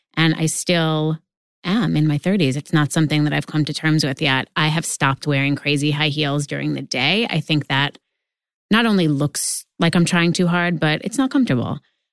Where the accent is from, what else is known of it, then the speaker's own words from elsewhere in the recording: New York, United States; I grew up in New York.